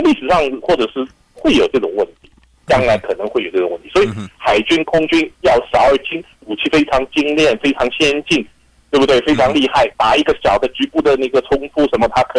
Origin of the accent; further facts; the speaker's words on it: China; 就我们都是大陆出来的